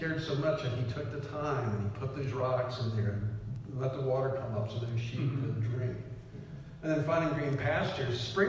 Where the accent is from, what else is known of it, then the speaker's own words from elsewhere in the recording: Suitland, Maryland, United States; Reminding me of when I was growing up in Suitland, Maryland as a kid, we would do that.